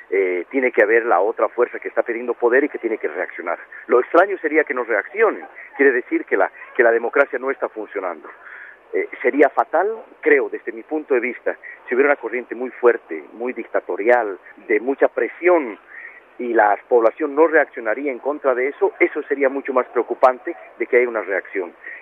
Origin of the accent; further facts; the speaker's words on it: Bolivia; now in Paraguay; soy ciudadano boliviano y he estado hasta el año pasado viviendo en mi querido país. Y ahora, bueno, me toca cumplir funciones, el que las hago con mucho agrado en Paraguay